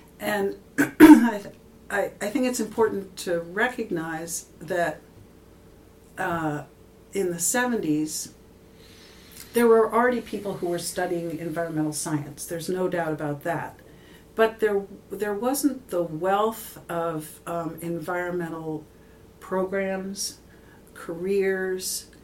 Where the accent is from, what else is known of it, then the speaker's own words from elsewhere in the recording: Philadelphia, Pennsylvania, United States; Because growing up in Philadelphia, I tried to get out of the city, but the sprawl of Philadelphia was so deep and so far that you really had to drive quite a long way to get out of the city.